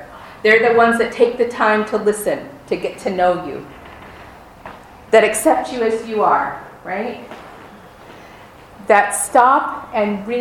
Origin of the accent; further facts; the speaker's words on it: Midwest, United States; I'm from the Midwest.